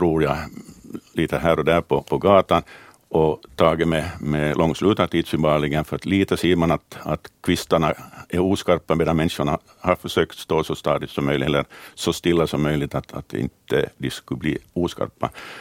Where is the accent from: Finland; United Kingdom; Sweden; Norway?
Finland; Pargas, Southwest Finland; also born or lived in Korpo; jag är ju inte hemma härifrån, utan jag är ju egentligen från Åbolands skärgård, från Korpo, och sen har jag växt upp i Pargas.